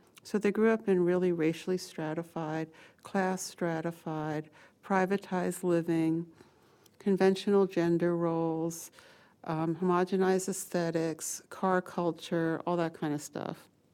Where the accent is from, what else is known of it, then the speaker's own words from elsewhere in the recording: New York City, New York, United States; One of the things that I've learned about life by being a New Yorker is that people have contradictions and people make mistakes and there's nuances in behavior. You know, if you grow up in an apartment building, you hear people fucking, you hear people crying